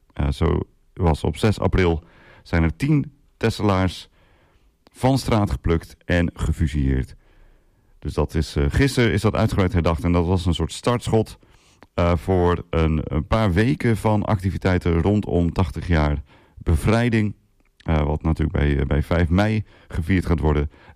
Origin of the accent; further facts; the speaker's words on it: Assen, Drenthe, Netherlands; now in Texel, Netherlands; Ik kom oorspronkelijk uit Assen, ik ben uiteindelijk op Texel terechtgekomen...